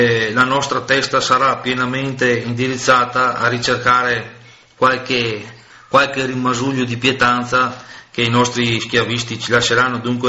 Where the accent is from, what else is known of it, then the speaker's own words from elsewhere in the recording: Veneto, Italy; come veneti